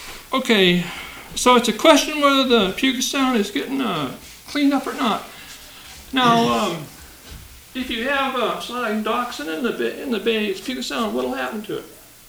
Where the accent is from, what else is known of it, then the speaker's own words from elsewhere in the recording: Bremerton, Washington, United States; Yeah, I grew up in Bremerton, and as a kid in the 40s, we swam in the water